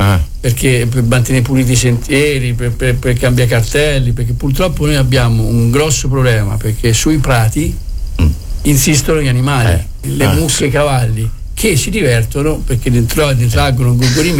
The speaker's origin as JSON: {"language": "Italian", "town": "Perugia", "region": "Umbria", "country": "Italy", "tie": "born or raised there", "said": "io sono perugino di nascita, cresciuto a Perugia"}